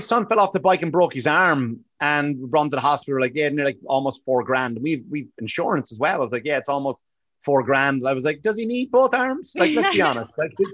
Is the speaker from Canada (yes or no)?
no; Ireland; I remember even growing up in Ireland